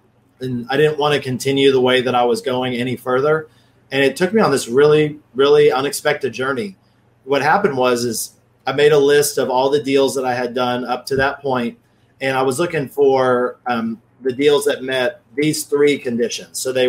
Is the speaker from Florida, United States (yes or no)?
no; Fort Worth, Texas, United States; Yeah, Fort Worth, Texas. So, you know, in between Dallas and Fort Worth, and starting to cool down and things are going well.